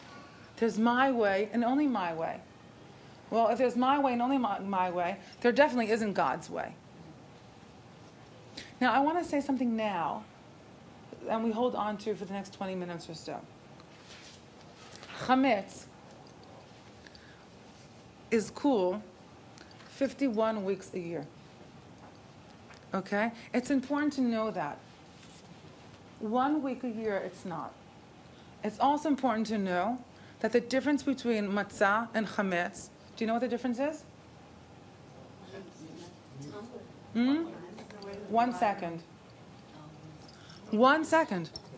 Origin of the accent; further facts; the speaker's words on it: Israel; since growing up in Israel, but speaking English at home all the years with my family, I think bilingual